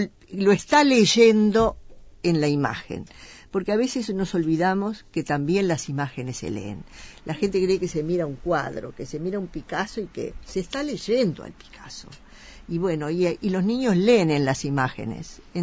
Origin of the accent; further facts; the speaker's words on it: Pan de Azúcar, Maldonado, Uruguay; yo soy de Pan de Azúcar y muy anciana, y recuerdo que cuando era chica en la escuela